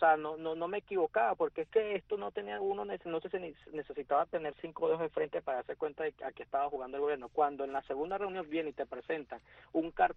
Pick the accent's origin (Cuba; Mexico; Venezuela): Venezuela; yo como venezolano, como político venezolano